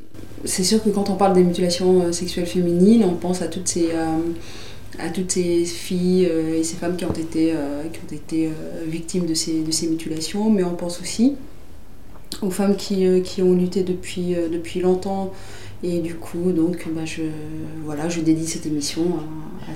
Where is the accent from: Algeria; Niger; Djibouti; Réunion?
Djibouti; now in France; je viens de Djibouti